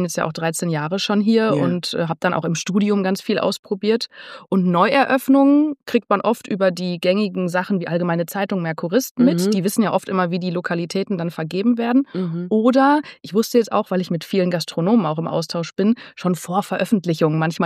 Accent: Münster, North Rhine-Westphalia, Germany; Ich komme aus Münster, ich bin Kummer gewohnt. Bei uns ist das Wetter in Münster ist immer schlecht oder meistens schlecht.

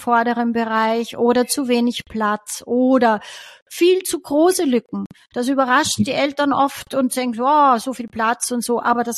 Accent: Styria, Austria; Ich bin aus der Steiermark

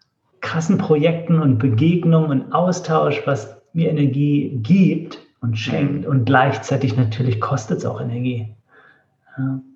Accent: Northern Germany, Germany; und wir waren es als Norddeutsche, ich habe mich gar nicht getraut, was zu sagen oder so.

